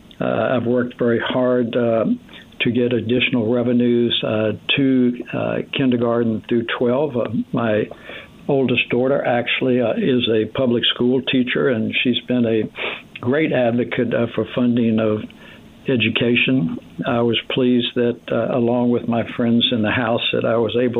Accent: James City County, Virginia, United States; I grew up in James City County.

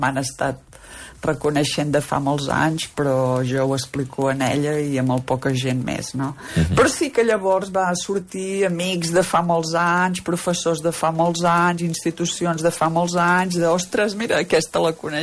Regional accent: Olot, Catalonia, Spain; Jo sóc d'Olot. De la Garrotxa, sigolotina.

